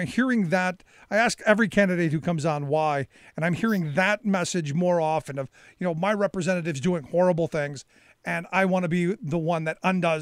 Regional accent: Ohio, United States; He's a Democratic candidate for state representative out in my home state of Ohio, there in the 77th House District, just a little bit east of Columbus, as I understand.

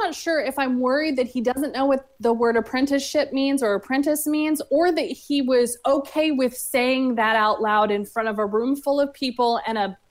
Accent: the South, United States; I'm from the South. It's like when you feel bad for somebody, but you want to be a little bit condescending, it just comes out.

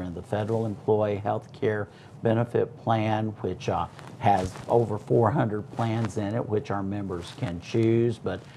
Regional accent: Kannapolis, North Carolina, United States; as a kid growing up in Kannapolis, all the streams around the area that I grew up, I always thought water was supposed to be black and brown

